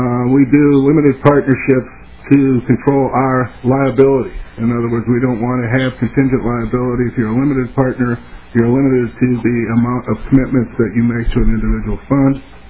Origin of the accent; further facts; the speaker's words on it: Winona, Minnesota, United States; And, you know, we're from Minnesota. We understand that. I was born and raised in Winona.